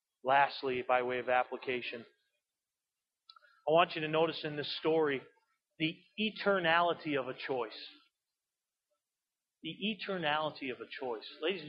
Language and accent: English; East Coast, United States; I'm from the East Coast